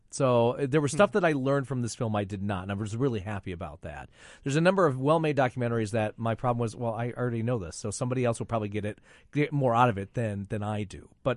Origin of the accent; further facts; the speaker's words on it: Flint, Michigan, United States; swimming pool in a hotel in Flint, Michigan, being banned from Holiday Inns. That's my one claim to fame, my hometown